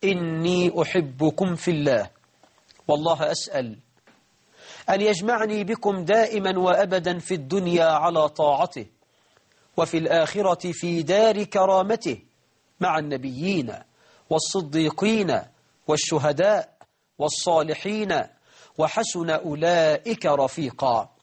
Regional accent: Egypt; اللهم اجعل بلدنا مصر آمنة مطمئنة

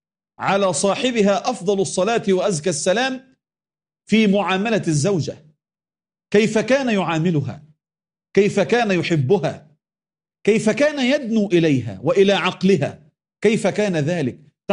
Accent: Egypt; يعني ما يعرف عندنا في مصر العش والملح ما يهنش إلا على ابن الحرام

